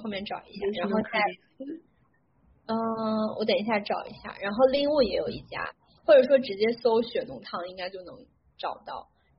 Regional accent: Shandong, China; 我是山东人，但是我觉得好像也没有什么特别的

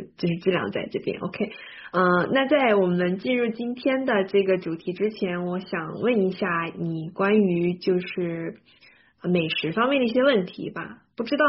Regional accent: Chongqing, China; 我是一个重庆人，所以说呢，我吃饭有一种无辣不欢的感觉

